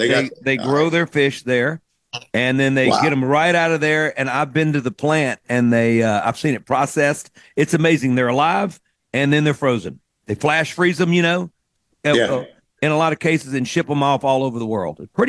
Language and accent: English; Mississippi, United States; I said, you're in my home state and I don't see you